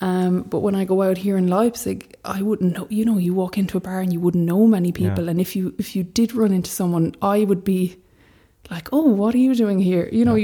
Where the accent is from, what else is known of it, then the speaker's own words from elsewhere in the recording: Dungarvan, Munster, Ireland; for all of my life, I grew up in Dungarvan. It's a small-ish town. It's a big town in as it goes for towns in Ireland.